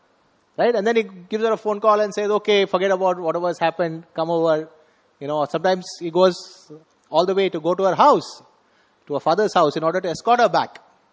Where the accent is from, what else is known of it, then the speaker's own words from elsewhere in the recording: India; proud to say that we are Indians